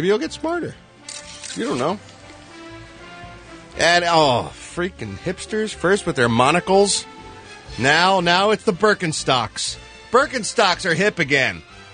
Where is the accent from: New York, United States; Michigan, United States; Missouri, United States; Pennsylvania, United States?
Pennsylvania, United States; Philadelphia; then I think you need to go to my hometown of Philadelphia and pick up a new brew from the Dock Street Brewing Company.